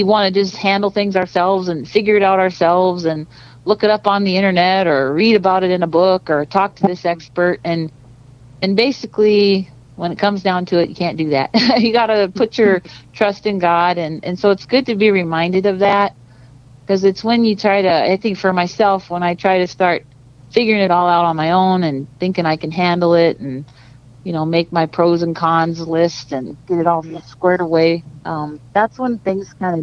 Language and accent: English; Kansas, United States; also born or lived in Missouri / North Dakota; And so I was born in Missouri and raised in Kansas, and then I ended up in North Dakota through a kind of a school program.